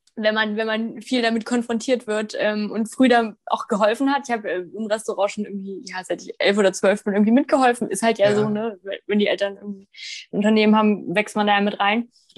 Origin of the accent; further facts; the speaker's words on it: Nienburg, Lower Saxony, Germany; In Nienburg, also in meinem Heimatort.